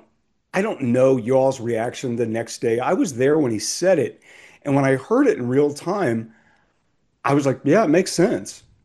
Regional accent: Cincinnati, Ohio, United States; born there; So I was born in Cincinnati. The Bengals were my very first team that I was in love with.

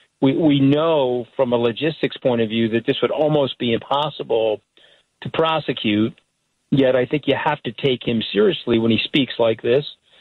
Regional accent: New York, United States; because I grew up out here on Long Island.

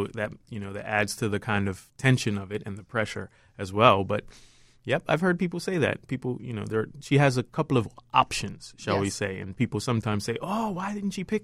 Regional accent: Bermuda; even some friends that I grew up with in Bermuda who came and saw it in San Francisco.

